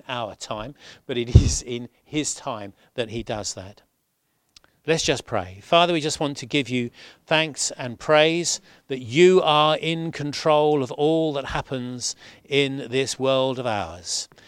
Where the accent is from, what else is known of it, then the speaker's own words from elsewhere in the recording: London, United Kingdom; now in North Wales, United Kingdom; in 1988-9, we were moving up to North Wales from London. I'm a Londoner, in case you can't tell from my accent.